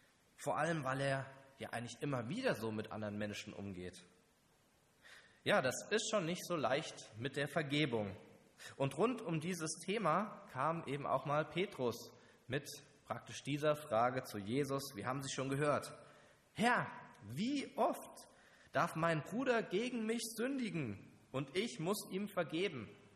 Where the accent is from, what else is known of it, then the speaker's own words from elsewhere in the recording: Hesse, Germany; ich bin auch aus Hessen aufgewachsen, Nordhessen, auf einem Bauernhof, bisschen südlich von Kassel.